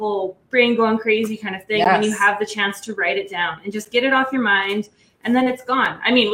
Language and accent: English; Canada